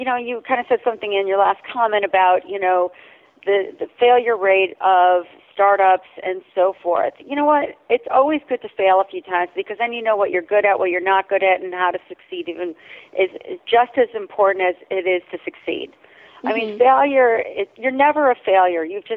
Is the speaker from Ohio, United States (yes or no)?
yes; Ohio, United States; now in New York City, United States; Yeah, so I grew up in Ohio. I had horses and rabbits and dogs and cats.